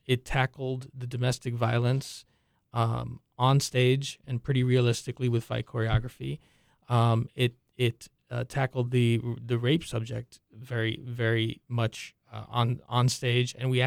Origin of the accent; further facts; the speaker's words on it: New York City, New York, United States; I'm Cuban American. I'm born here, but my parents are from Cuba. And I spent a lot of my childhood in that neighborhood. My best friend actually lived in that neighborhood. I lived a little further down on 133rd and Broadway.